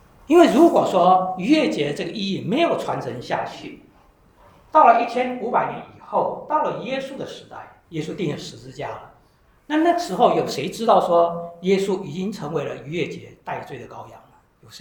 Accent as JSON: {"language": "Chinese", "country": "China", "said": "你说我们中国人也是要几千年的传统要保留下来，对不对？"}